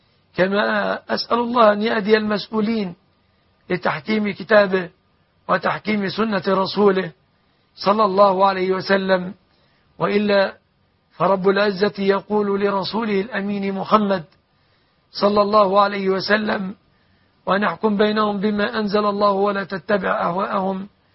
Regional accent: Egypt; بلادنا مصر

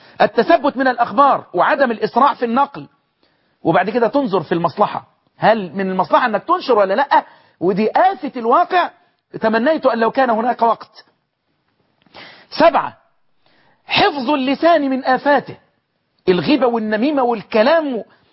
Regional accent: Egypt; نحن عندنا في مصر هنا

